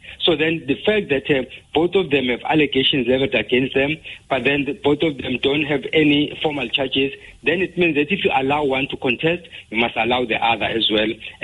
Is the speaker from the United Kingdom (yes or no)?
no; KwaZulu-Natal, South Africa; they are not saying that because we are from KwaZulu-Natal, we are only concerned about our own people.